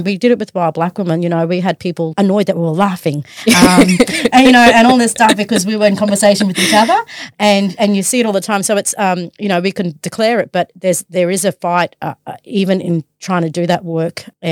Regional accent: Brisbane, Queensland, Australia; But we were born and raised on Yuggera country in the outer southern suburbs of Brisbane.

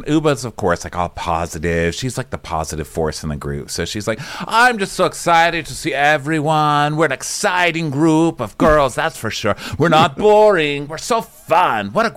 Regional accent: New York City, New York, United States; I'm from Brooklyn. In Brooklyn, we love cheese.

